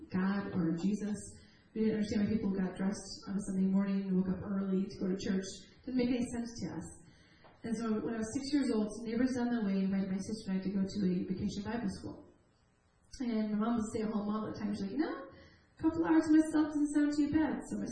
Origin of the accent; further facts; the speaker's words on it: Michigan, United States; Now, we're from Michigan. Alligator's nowhere close to Michigan.